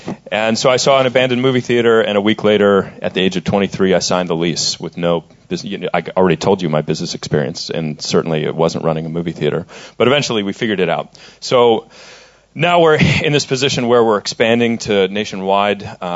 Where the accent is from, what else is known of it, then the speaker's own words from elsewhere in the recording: Austin, Texas, United States; I'm from Austin, Texas.